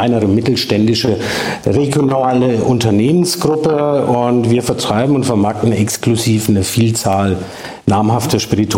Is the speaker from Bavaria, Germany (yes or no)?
yes; Würzburg, Bavaria, Germany; Ursprünglich komme ich aus Würzburg, dem beschaulichen unterfränkischen Städtchen. Mhm. Und die Herkunft, wie du bestimmt hören kannst, lässt sich nicht verheimlichen. Bin dort aufgewachsen, habe dort studiert, bin mittlerweile 47